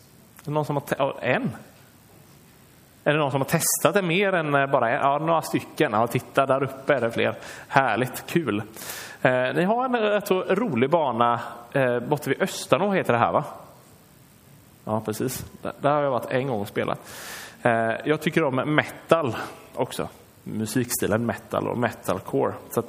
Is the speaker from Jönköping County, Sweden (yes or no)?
yes; Skede, Jönköping County, Sweden; De bor i Skede. Någon som vet var Skede ligger någonstans? Några stycken. Där kommer jag ifrån.